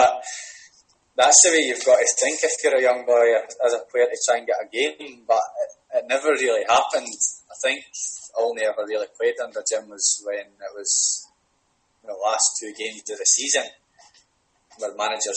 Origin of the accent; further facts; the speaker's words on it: Dumfries, Scotland, United Kingdom; I was just happy that I was a younger boy at my hometown club getting a chance just to sit on the bench. And it made me, when I walked around Dumfries, people looked at me and thought, oh, there's a Queens player.